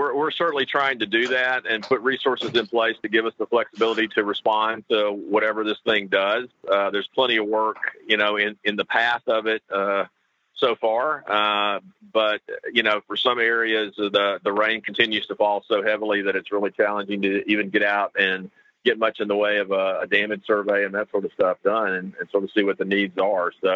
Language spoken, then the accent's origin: English; Tennessee, United States; One from my home state of Tennessee. So I got to see some home folks yesterday